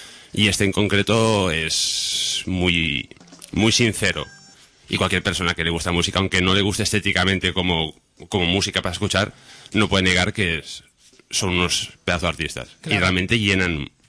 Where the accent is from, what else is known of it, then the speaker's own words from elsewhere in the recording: Tarragona, Catalonia, Spain; now in Barcelona, Spain; Mis orígenes de familia están aquí, pero me crié en Tarragona.